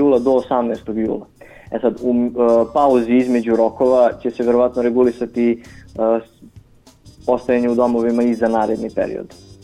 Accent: Jagodina, Šumadija and Western Serbia, Serbia; ja inače nisam iz Kragujevca, ja sam iz Jagodine, to jest živim u Jagodini, studiram u Kragujevcu

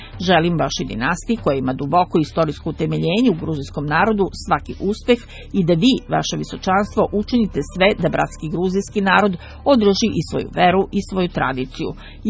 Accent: Tver Oblast, Russia; Došao sam iz Tverske zemlje koja je dala mnoge svetitelje, a gdje sada služim u poslušanju crkvi.

